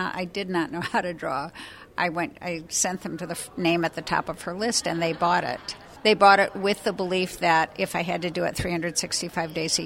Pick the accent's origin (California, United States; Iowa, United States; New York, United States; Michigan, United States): Michigan, United States; now in Dayton, United States; I was born in Dayton, and I spent the first developmentally critical 5 years of my life here. My family moved to Michigan when I started kindergarten, and then they moved back to Dayton when I was in college, and here I am.